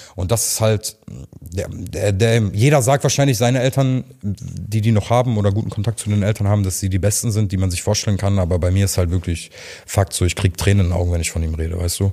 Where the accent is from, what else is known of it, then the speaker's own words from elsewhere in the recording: Hamm, North Rhine-Westphalia, Germany; in Hamm, da wo ich herkomme, kennen mich viele so